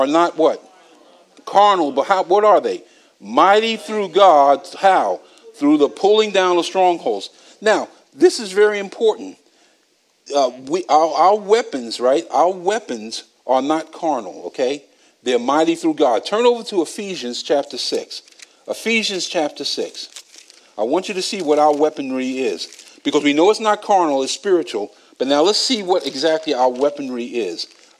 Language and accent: English; Bronx, New York, United States; because I'm from the Bronx, right?